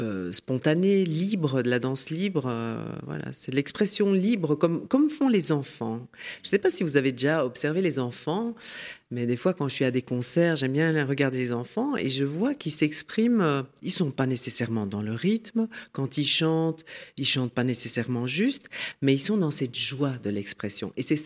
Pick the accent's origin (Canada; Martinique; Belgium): Belgium; now in France; moi je suis belge